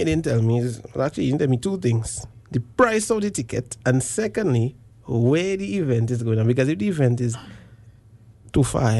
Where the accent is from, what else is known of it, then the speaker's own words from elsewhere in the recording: Castries, St. Lucia; I'm from Castries, Grozile, that's the areas I like.